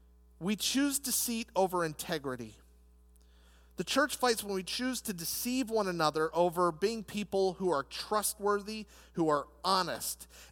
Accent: Lancaster, Pennsylvania, United States

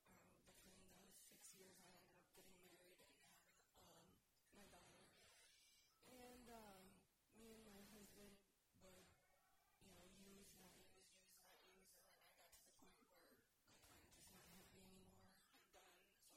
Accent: Lomac, Wisconsin, United States; A little town called Lomac, Wisconsin.

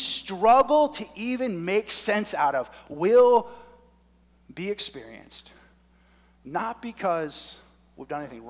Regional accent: New Jersey, United States; I grew up in New Jersey, South Jersey, about an hour from the ocean.

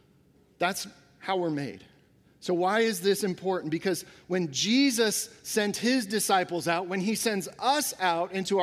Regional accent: Florida, United States; I grew up in Florida near Cape Canaveral, so this has always kind of interested me.

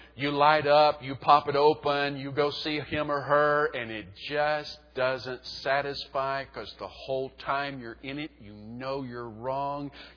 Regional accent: Alabama, United States; You know, I grew up in South Alabama in a racist family. I learned racism in that atmosphere, okay?

